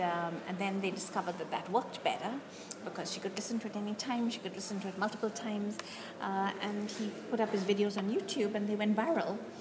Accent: India; now in United States; right now I've lived in the US for many years now, and I grew up in India

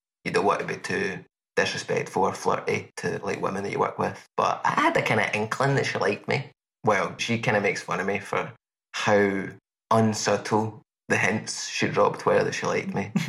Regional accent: Scotland, United Kingdom; I also feel like it was the best Scottish one, but yeah, I don't really like being hemmed in as just a Scottish person.

